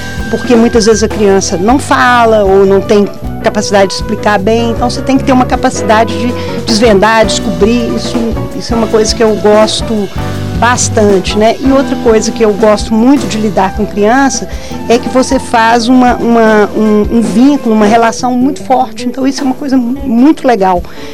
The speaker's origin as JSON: {"language": "Portuguese", "town": "Belo Horizonte", "region": "Minas Gerais", "country": "Brazil", "tie": "born or raised there", "said": "Eu sou de Belo Horizonte, nasci aqui."}